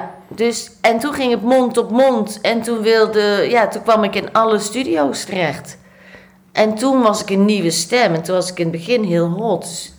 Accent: Nijmegen, Gelderland, Netherlands; accent: soft G; Ik kom uit Nijmegen met een zacht G.

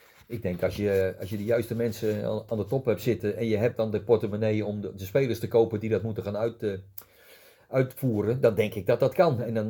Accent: Utrecht, Netherlands; Kijk, ik kom gewoon als jochie uit Utrecht van de straat.

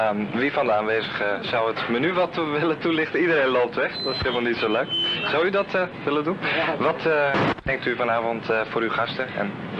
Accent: Antwerp, Belgium; Ja, ik ben een echte Antwerpenaar.

